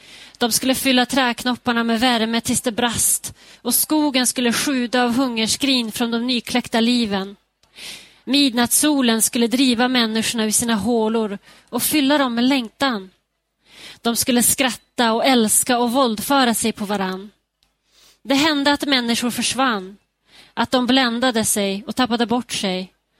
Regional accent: Skellefteå, Västerbotten County, Sweden; den börjar ju i min hemstad Skellefte och sen går den ända till Norge

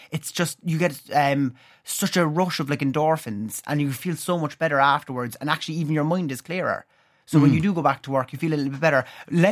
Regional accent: Cork, Munster, Ireland; now in Dublin, Ireland; Like when I'm originally from Cork

